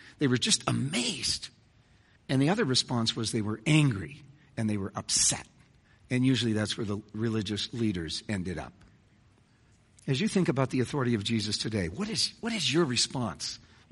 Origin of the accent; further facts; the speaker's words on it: Winnipeg, Manitoba, Canada; When I was growing up in Winnipeg in a good Mennonite home